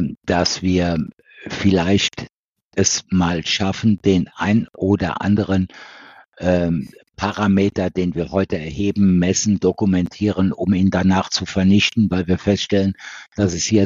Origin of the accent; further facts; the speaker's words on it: Neuwied, Rhineland-Palatinate, Germany; born there; Ich bin in Neuwied geboren.